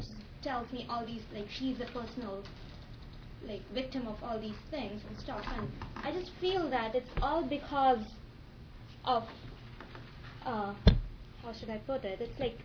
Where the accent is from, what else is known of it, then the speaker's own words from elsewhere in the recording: India; I'm from India